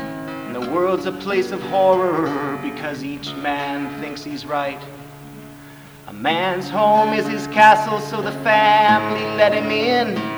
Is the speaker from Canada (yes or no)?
no; Fremont, California, United States; I grew up in Fremont, California, mostly.